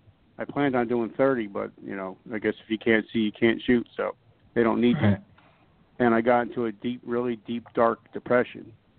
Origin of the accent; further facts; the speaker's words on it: New Jersey, United States; But because I grew up in New Jersey, about maybe 10 or 15 minutes away from the Twin Towers